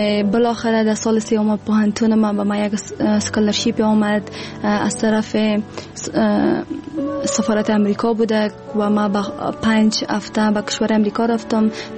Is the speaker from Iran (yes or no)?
no; Afghanistan; و دوباره به افغانستان آمدم،